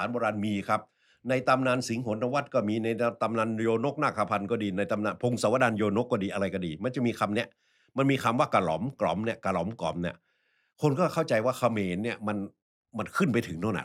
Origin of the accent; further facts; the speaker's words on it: Chiang Rai, Thailand; เหมือนบ้านผมสมัยผมเป็นเด็กนะผมอยู่เชียงรายใช่ไหมครับ